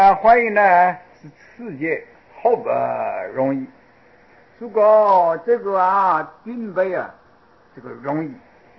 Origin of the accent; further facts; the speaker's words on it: China; 这一点啊，我们中国人要注意啊。